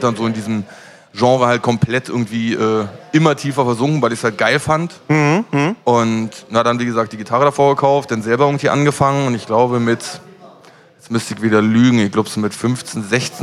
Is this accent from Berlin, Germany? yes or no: yes; Berlin, Germany; ich bin in Schöneberg groß geworden